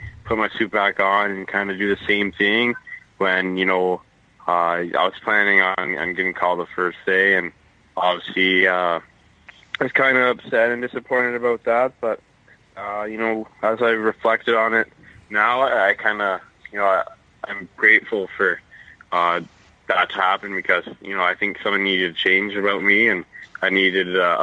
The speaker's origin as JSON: {"language": "English", "region": "Florida", "country": "United States", "tie": "born or raised there", "said": "Yeah, I think growing up in Florida, There's only so many hockey teams there"}